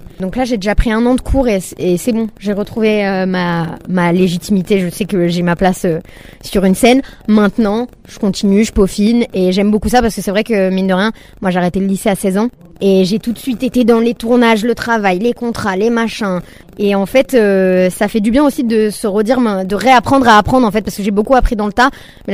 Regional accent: Marseille, Provence-Alpes-Côte d'Azur, France; j'ai grandi à Marseille et je suis jamais partie bien loin de là-bas.

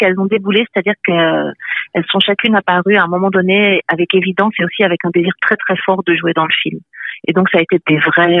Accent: France; now in Belgium; moi je suis française qui vit en Belgique depuis 24 ans, donc c'est vrai que ben, je connais les deux pays.

